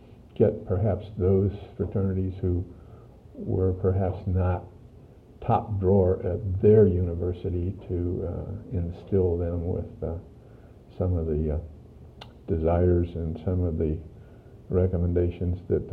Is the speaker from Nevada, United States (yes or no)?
no; Richmond, Virginia, United States; born there; Well, I was born in Richmond, Virginia. My parents were from Richmond, even though I was never raised there.